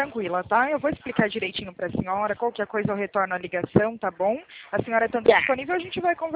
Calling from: Limeira, São Paulo, Brazil; Eu fico aqui no interior de São Paulo, Limeira

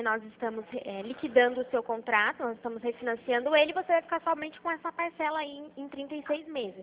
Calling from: Americana, São Paulo, Brazil; Eu sou aqui de Americana, fico na rua 7 de setembro.

